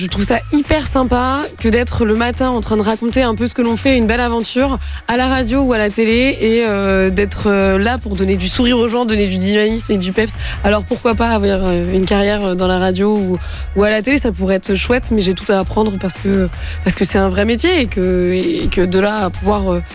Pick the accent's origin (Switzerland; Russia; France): France; Normandy; c'est parce qu'on est normand et nous on aime beaucoup le fromage